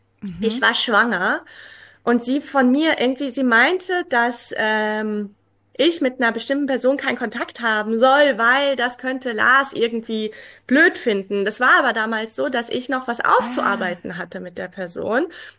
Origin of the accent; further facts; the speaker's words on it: Iran; Also wir sind ja Iraner